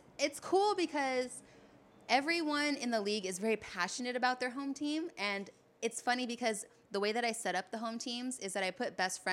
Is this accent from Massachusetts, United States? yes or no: no; California, United States; now in Long Beach, United States; I live in Long Beach now and on the shop here, but I'm from the South Bay, so... I'm from, like, the harbor area, you know?